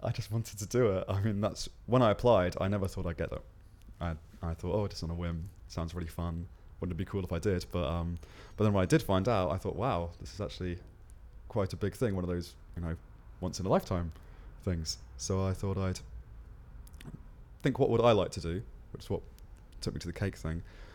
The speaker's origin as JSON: {"language": "English", "region": "South West England", "country": "United Kingdom", "lives_now": "London, United Kingdom", "said": "I'm recently 24 and I come from Devon, southwest of England."}